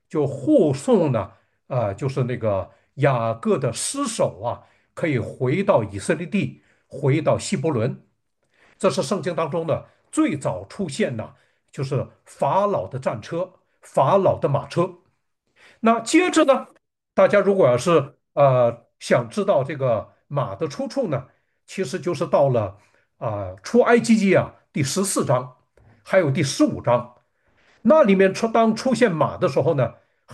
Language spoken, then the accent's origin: Chinese; Northeast China, China; 我们东北话呢。形容那种感觉叫做自由啊，叫做自由。只有东北人才明白自由这个含义啊